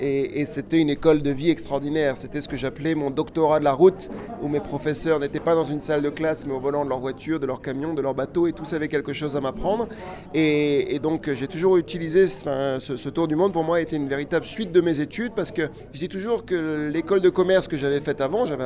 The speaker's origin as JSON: {"language": "French", "country": "France", "said": "je suis français, je fais le tour du monde, ne m'agressez pas."}